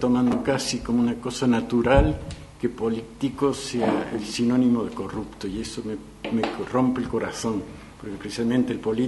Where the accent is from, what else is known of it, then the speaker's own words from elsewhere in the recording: Argentina; born there; moved away; also born or lived in France; Soy nacido en la Argentina, hijo de españoles, pasé mi vida en Francia